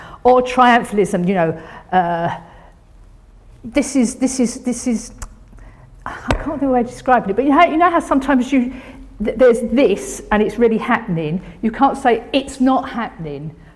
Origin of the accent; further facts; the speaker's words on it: United Kingdom; But I just feel that as Brits, we're